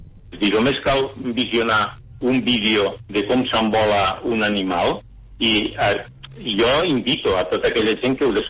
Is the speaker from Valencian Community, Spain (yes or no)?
no; Amposta, Catalonia, Spain; jo sóc nascut aquí a Amposta, ja sóc una persona gran, ja tinc 64 anys, vinc del món agrari, he estat ramader, he tingut granja de conills